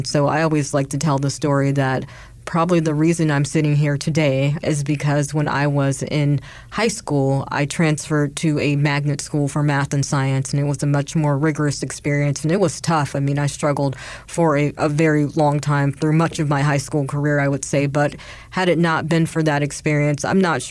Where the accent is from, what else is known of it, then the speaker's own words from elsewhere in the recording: Las Vegas, Nevada, United States; So I grew up in Las Vegas, Nevada